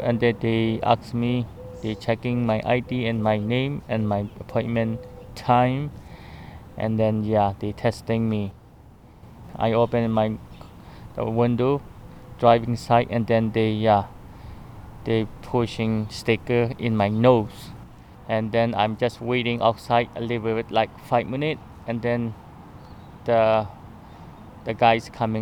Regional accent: Myanmar; English is a second language; I am from Myanmar, Burma.

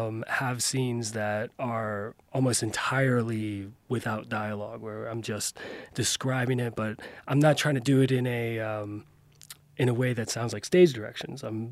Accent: Puerto Rico; also born or lived in East Coast, United States; my own heritage, which is Puerto Rican. I'm from Puerto Rico. Grew up and down the East Coast, however.

